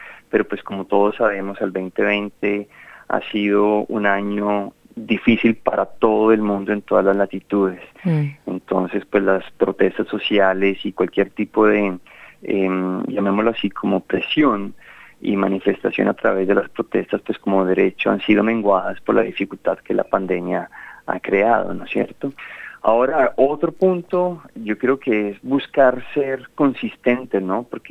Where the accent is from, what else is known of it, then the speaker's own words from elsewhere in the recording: Colombia; Entonces, pues claro, uno como colombiano le duele mucho ver que la publici